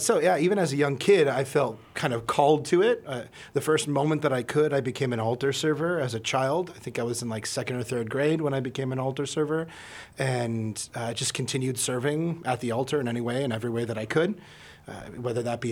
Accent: Oceanside, California, United States; also born or lived in San Marcos; Yeah, so I grew up in Oceanside, but then right before high school, I moved to San Marcos. So I went to San Marcos High School.

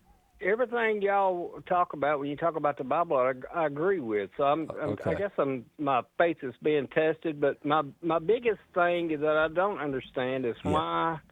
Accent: Alabama, United States; now in Georgia, United States; Well, I live in Georgia now, but I grew up in Alabama.

